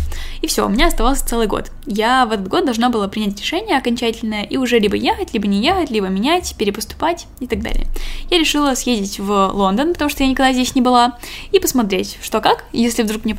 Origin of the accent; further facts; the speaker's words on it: Moscow, Russia; Изначально я рассматривала Европу, потому что это единственное место, где я была, кроме Москвы, моего родного города.